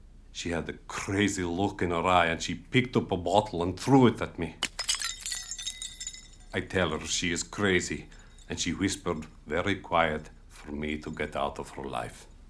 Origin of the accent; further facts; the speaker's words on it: Poland; English is a second language; moved away as an adult; now in Ireland; And it will be no surprise when I tell you I'm not Irish. I come here 7 years ago from Poland with my beautiful girlfriend, Monica.